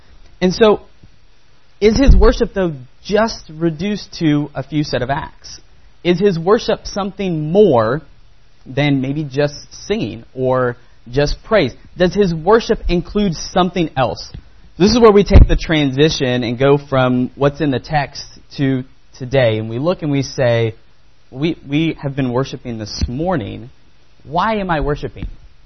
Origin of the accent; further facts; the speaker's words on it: Folsom, California, United States; I'm from Folsom, California.